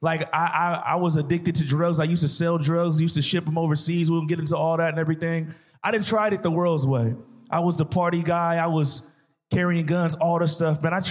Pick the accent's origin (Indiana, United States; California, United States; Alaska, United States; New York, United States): California, United States; now in Sacramento, United States; I come from the Bay Area, but we live in Sacramento.